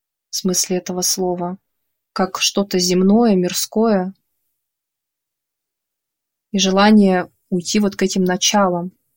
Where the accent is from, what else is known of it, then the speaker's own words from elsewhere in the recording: Norilsk, Krasnoyarsk Krai, Russia; also born or lived in Yekaterinburg; now in Saint Petersburg, Russia; Я так вот путешествую. Сама я из Норильска.